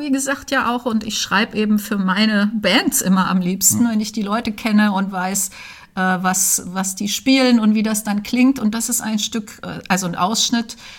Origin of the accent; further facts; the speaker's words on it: Braunschweig, Lower Saxony, Germany; also born or lived in Dessau / Berlin; Ja, ich bin in Dessau geboren und dann aber aufgewachsen in Braunschweig und dann von Braunschweig aus direkt nach der Schule nach Berlin.